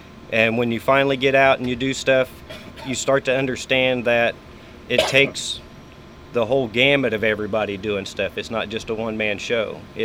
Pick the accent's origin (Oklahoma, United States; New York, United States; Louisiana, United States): Oklahoma, United States; Dewey; Well, I'm originally from Dewey. I grew up there, was educated there my entire school years, and then moved off to Tulsa for a year or so. Moved back to this great town and been here ever since.